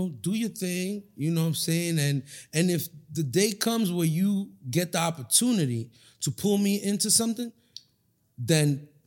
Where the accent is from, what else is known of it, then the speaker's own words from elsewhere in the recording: New York, United States; I'm from New York.